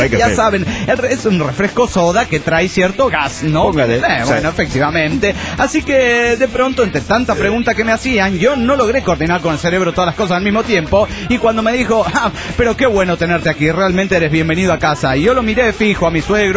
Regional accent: Potosí, Bolivia; potosina boliviana.

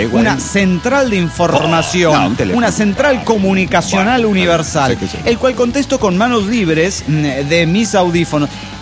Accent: Guadalajara, Jalisco, Mexico; de Guadalajara, Jalisco, México.

